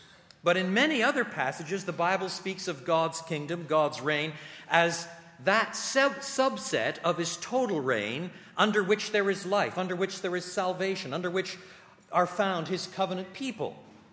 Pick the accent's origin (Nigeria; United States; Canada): Canada